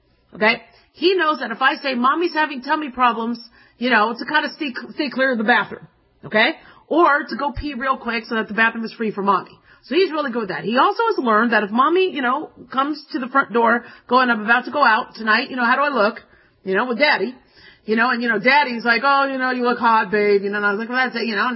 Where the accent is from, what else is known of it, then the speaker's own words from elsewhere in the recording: Phoenix, Arizona, United States; I grew up in Phoenix, and it was really hot.